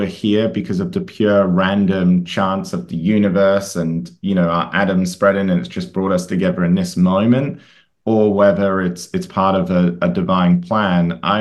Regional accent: Western Australia, Australia; born there; also born or lived in United Kingdom; So although I was born in Western Australia, like you, Jared, my mom is British, as you know. And so for a number of years, for a number of family reasons, in the 90s, we actually returned to the UK

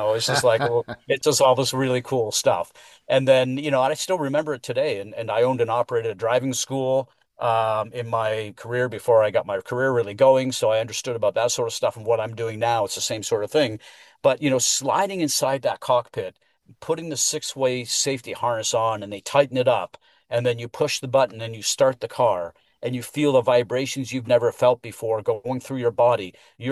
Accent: Toronto, Ontario, Canada; I lived it because I was born and raised in Toronto

